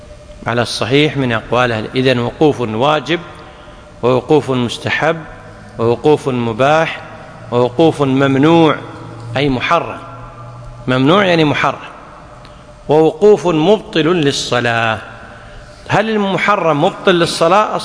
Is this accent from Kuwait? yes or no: yes; Kuwait; لذلك عندنا في الكويت المفتى به